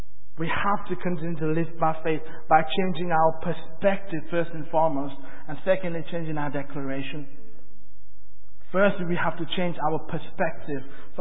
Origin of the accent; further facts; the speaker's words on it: London, United Kingdom; also born or lived in Nepal; now in Doncaster, United Kingdom; I was born in Nepal, then I was brought up in London, then I moved to Doncaster